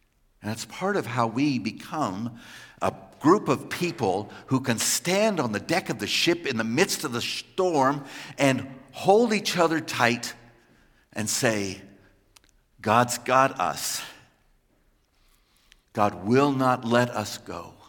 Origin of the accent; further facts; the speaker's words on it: East Coast, United States; I grew up on the East Coast in a pocket of German immigrants, not dissimilar to this community, actually.